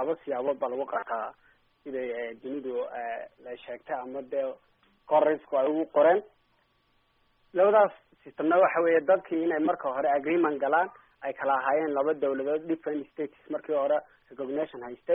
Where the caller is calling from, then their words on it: Uganda; Uganda joogaa.